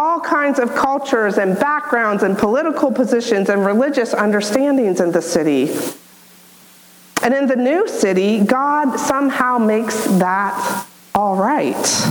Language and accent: English; Circleville, Ohio, United States; and for me growing up in Circleville, it may seem odd to talk about a city as the ideal place to live.